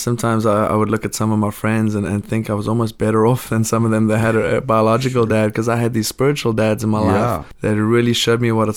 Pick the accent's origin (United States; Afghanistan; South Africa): South Africa; Bothaville, Free State; born or raised there